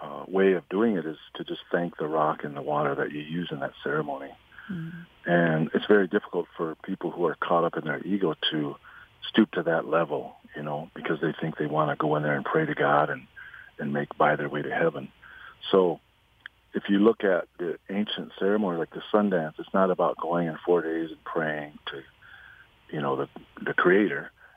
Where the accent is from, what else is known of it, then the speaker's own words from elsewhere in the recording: United States; Yeah, and it denies our nationhood as human beings. We're a Dakota nation.